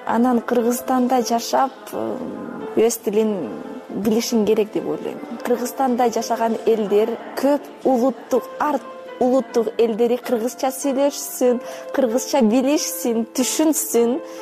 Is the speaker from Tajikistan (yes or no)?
no; Kazakhstan; now in Bishkek, Kyrgyzstan; Атам немис, негизи апам орус. Анан мен өзүм Казакстандан келгем. Азыр Бишкекте болгонума уже 10 жылдан ашты. Ого, 10 жылдан ашты, 14, мүмкүн 13 жыл болду Бишкекте болгонума. Негизи мен казак мектепте окугам.